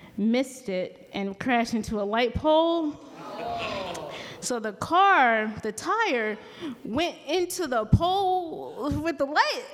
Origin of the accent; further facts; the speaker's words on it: Milwaukee, Wisconsin, United States; I grew up in Milwaukee with my mom, and my mom didn't drive either. So everywhere we went, we took the bus.